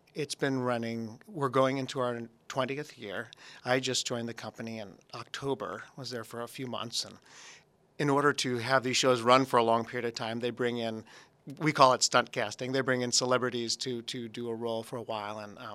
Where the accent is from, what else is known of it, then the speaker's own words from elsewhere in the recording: St. Louis, Missouri, United States; growing up in St. Louis, that was my only in, other than going to the Muni or the Fox Theater where the road companies would come through.